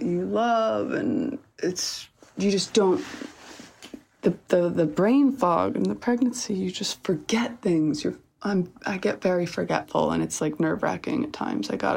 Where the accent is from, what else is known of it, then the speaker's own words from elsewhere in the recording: New York, United States; Because I love it. I'm a New Yorker.